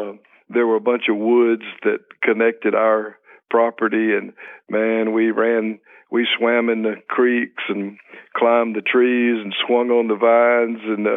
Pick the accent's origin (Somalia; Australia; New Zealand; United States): United States; Mississippi; I was born in Mississippi in the central part, out in the country, rural area, and had a good life, and it was a good childhood.